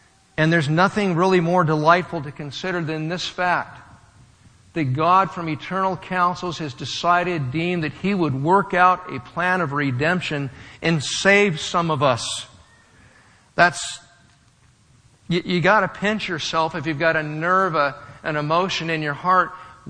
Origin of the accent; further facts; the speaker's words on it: Fremont, California, United States; And I am really happy to be back in NorCal. I'm from NorCal. I grew up in Fremont. I raised my family mostly in Fremont.